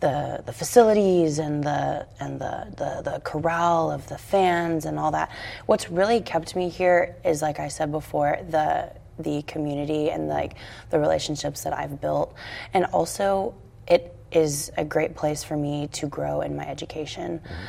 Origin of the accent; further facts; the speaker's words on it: The Woodlands, Texas, United States; So I came from a, I guess you could say, small town, not really small anymore, but I came from Oak Ridge in the Woodlands